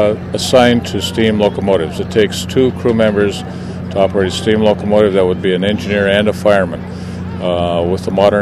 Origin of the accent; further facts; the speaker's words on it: Cheyenne, Wyoming, United States; Yes, I'm from Cheyenne.